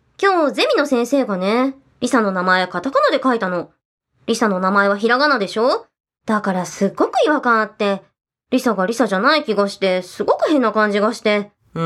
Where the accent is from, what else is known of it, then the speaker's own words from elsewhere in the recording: Fukuoka, Japan; 福岡出身だけど博多弁使う人が誰一人いなくなったら寂しいもん。